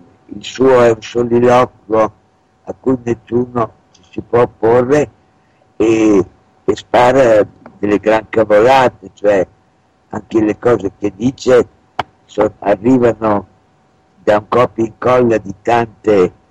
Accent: Bologna, Emilia-Romagna, Italy; Io sono bolognese

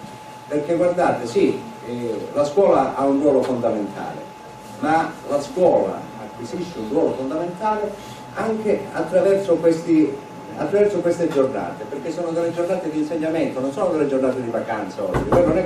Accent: Catanzaro, Calabria, Italy; perché siamo tutti di Catanzaro, la maggior parte

